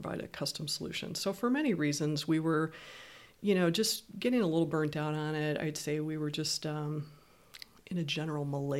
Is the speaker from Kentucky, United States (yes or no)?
yes; Louisville, Kentucky, United States; born there; also born or lived in Virginia Beach / Detroit / Milwaukee / Cincinnati; I grew up kind of as a Midwestern mutt, I would say. I was born in Louisville, Kentucky. I still say Louisville, but I don't have a strong Southern accent, thankfully.